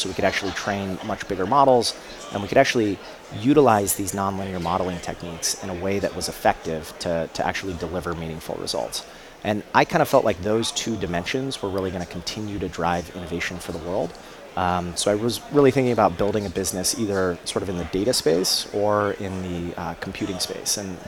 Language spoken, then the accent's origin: English; Colorado, United States; I grew up in Colorado, and I had always had this aspiration to climb Mount Everest.